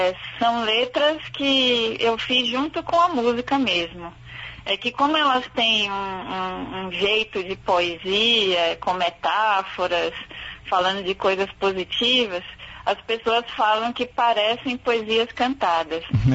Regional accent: Ilhéus, Bahia, Brazil; participava de concursos na minha cidade, no interior da Bahia, Ilhéus, que eu sou de Ilhéus.

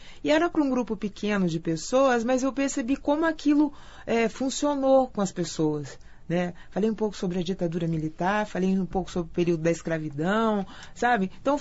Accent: Campinas, São Paulo, Brazil; born there; Eu sou nascida em Campinas

